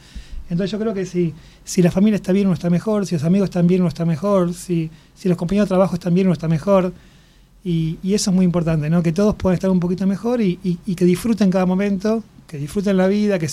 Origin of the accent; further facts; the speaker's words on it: Argentina; now in Mexico; Soy el único argentino y casi de los únicos extranjeros de México